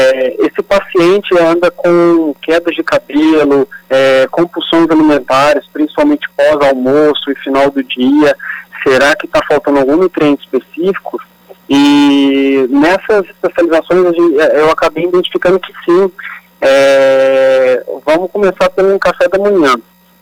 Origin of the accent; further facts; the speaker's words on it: Barreiros, São Paulo, Brazil; eu sou de Barreiros, interior de São Paulo, e assim que formado, busquei algumas especializações aí na cidade de São Paulo.